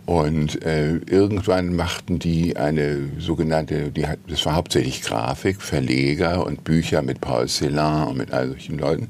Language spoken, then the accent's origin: German; Hamburg, Germany; so schlecht ist das Wetter in Hamburg auch gar nicht, wie als Hamburger.